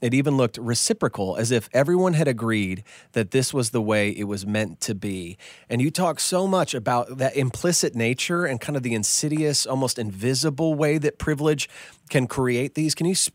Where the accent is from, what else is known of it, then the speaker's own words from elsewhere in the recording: Edenton, North Carolina, United States; also born or lived in Connecticut; missed Edenton, now that we lived in Connecticut, I was beginning to understand why my new friends saw my hometown as racist.